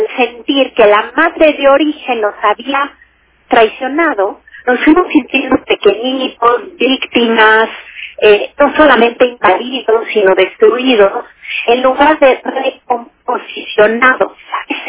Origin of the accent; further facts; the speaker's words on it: Mexico; ¿Qué esa leyenda sí nos ha hecho daño a los mexicanos?